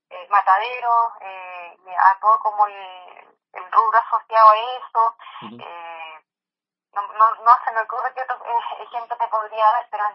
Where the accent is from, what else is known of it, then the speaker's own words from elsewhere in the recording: Santiago, Santiago Metropolitan Region, Chile; Nosotros acá en Santiago, que somos de Santiago, encerrados en el cemento